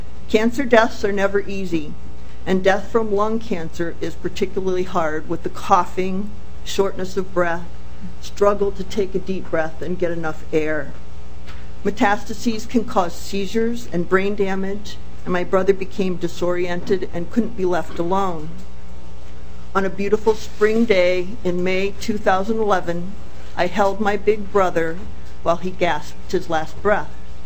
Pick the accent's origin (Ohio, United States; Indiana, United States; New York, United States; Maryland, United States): Ohio, United States; now in St. Paul, United States; I'm from St. Paul.